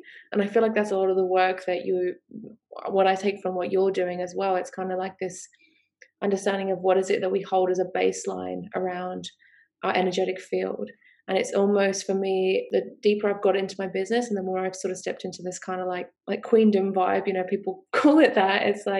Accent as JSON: {"language": "English", "country": "United Kingdom", "accent": "Australian", "said": "I'm from the UK, even though my accent is very Australian nowadays."}